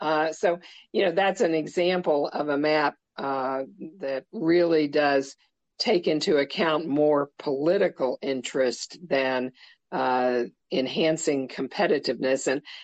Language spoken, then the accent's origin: English; Fort Wayne, Indiana, United States; I'm from the Fort Wayne area.